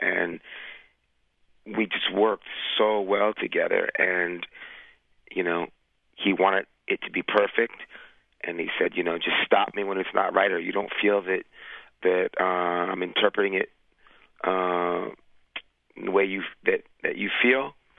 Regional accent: New York City, New York, United States; Well, I grew up in New York City and... you know, I was born in 1964, so, you know, I grew up in a perfect time to catch

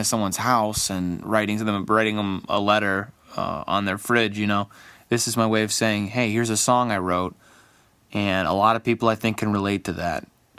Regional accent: Cleveland, Ohio, United States; I'm from Cleveland, Ohio. I'm 18 years old

